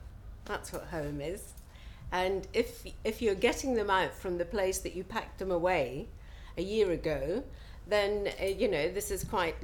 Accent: Scotland, United Kingdom; I'm 62 years old. I'm Scottish, but I live partly in Northern Ireland, a bit in Southern Ireland, and also sometimes in Hampshire.

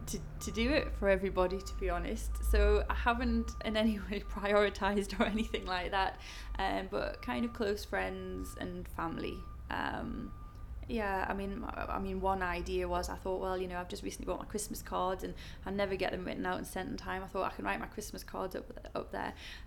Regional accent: Newcastle, North East England, United Kingdom; basically I was born in Newcastle and lived in various places in the northeast. But I'm back in Newcastle at the moment.

